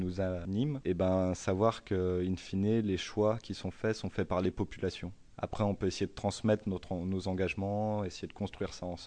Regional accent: Saint-Malo, Brittany, France; moi je viens de Saint-Malo en Bretagne

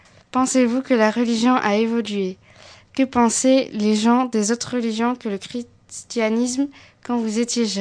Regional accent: Artigues, Nouvelle-Aquitaine, France; also born or lived in Langon; j'ai 12 ans. J'habite à Artigues près d'Ivrac, je suis née à Longon. J'ai vécu quelques années à Longon, puis je suis partie à Artigues.

